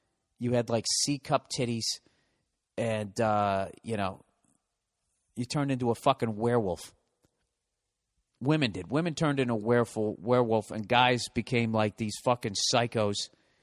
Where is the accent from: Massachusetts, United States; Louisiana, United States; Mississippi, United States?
Massachusetts, United States; Boston; accent: Boston; My Boston accent coming back.